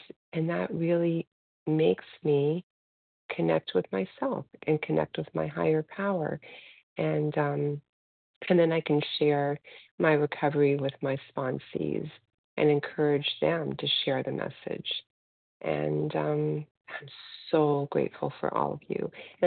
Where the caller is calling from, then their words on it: Toronto, Ontario, Canada; from Toronto, Canada.